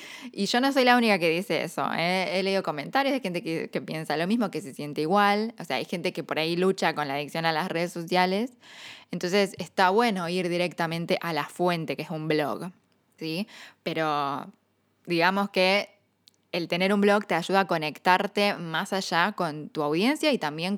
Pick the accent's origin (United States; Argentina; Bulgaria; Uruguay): United States; first language English; Spanish is a second language; Yo crecí en Estados Unidos, creo que nunca lo dije, pero bueno, es como que inglés es casi mi lengua materna, porque es la lengua en la que yo aprendí a hablar.